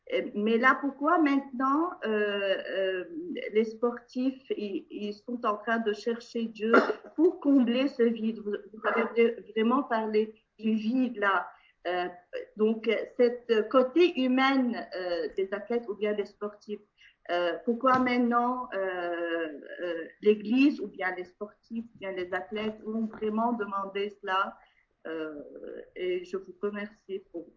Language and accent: French; Lebanon; je viens du Liban. Je suis une sœur chouérite du Liban